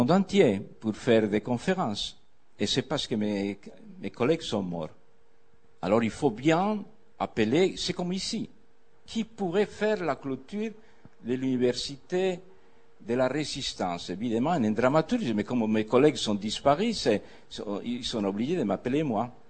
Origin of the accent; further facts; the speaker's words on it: United Kingdom; accent: British; French is a second language; j'espère que vous comprenez mon accent britannique